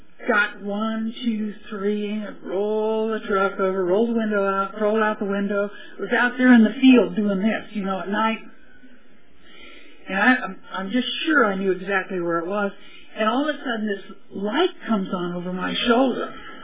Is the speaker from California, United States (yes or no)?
yes; Bakersfield, California, United States; also born or lived in Wasco; I was born in Wasco, actually. And I go, ooh, real farm girl, right? My folks decided that we should live in a big town, so we moved to Bakersfield. And I grew up in Bakersfield.